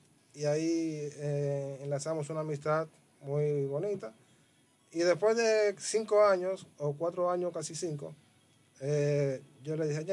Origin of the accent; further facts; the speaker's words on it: Villaverde, Community of Madrid, Spain; yo desde mi infancia yo me crié en Villaverde, ahí creo que todo el mundo lo sabe. Siempre me crié en Villaverde por el Samaritano